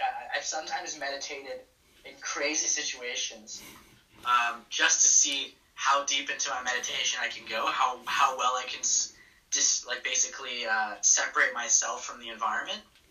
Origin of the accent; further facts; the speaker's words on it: Canada; I always forget that as a Canadian.